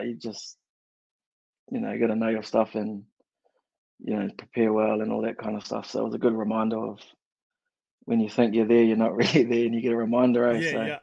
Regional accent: Tauranga, Bay of Plenty, New Zealand; born there; also born or lived in Wellington; I was born in Tauranga up north, and then I lived in Wellington for like 10 years.

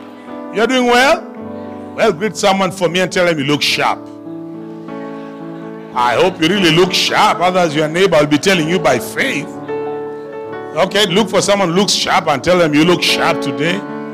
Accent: Eastern Region, Uganda; English is a second language; I'm Ugandan. I'm Luya from Samia here. Just the other side of the border. Just near here.

